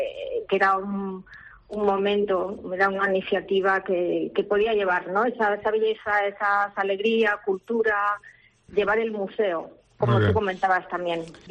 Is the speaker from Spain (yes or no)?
yes; Valencian Community, Spain; yo soy valenciana.